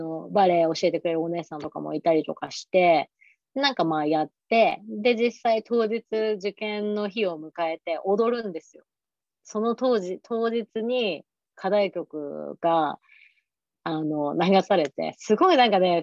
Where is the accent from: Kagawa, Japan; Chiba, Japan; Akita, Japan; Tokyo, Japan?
Chiba, Japan; 千葉出身なんですけど